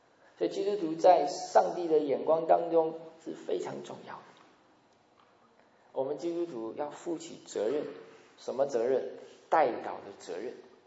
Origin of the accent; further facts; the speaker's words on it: Wuhan, Hubei, China; 上个月，武汉，我的老家，淹没了一大片。